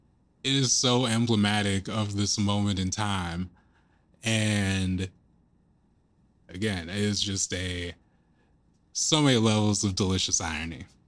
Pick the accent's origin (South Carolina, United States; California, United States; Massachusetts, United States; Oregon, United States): Oregon, United States; Lake Oswego; it's being run by a guy in my hometown of Lake Oswego, Oregon.